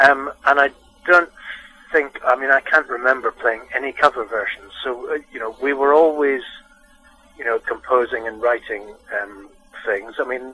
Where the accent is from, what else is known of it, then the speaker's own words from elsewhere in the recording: Scotland, United Kingdom; now in London, United Kingdom; I'm based in London now. I grew up in Scotland